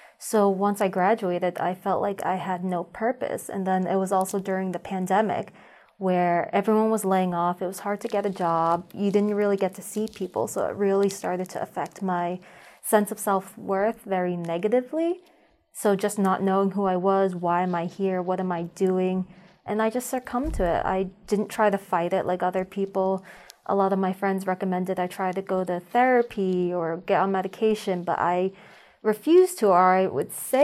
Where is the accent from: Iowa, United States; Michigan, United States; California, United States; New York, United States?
California, United States; also born or lived in Missouri / Massachusetts / Connecticut / Rhode Island; So I was born in Missouri, raised in California, and then sent with my grandma and then sent back over to my parents.